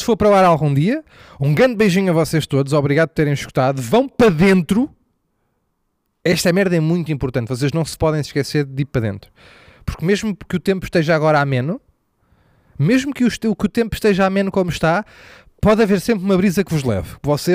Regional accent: Lisbon, Portugal; Para já eu sou de Chelas.

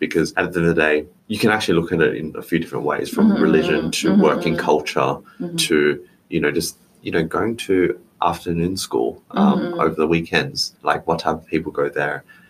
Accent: Australia; accent: Australian; now in Singapore; So I do think that even though my accent is Australian, I probably hold more Asian values than more people than not.

